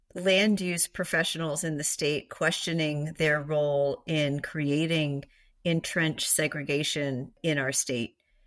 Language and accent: English; Houston, Texas, United States; I grew up in Houston, Texas, which many people say is the largest city in the country without zoning.